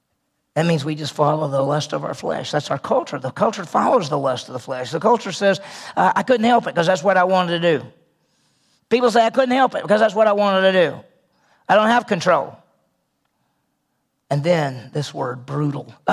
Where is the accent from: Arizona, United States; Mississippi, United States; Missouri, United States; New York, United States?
Mississippi, United States; also born or lived in Texas; now in Oklahoma, United States; I grew up in Mississippi, so that's the South. And then I lived in Texas, and then I live here. And I've lived here for 30 years, and I love it.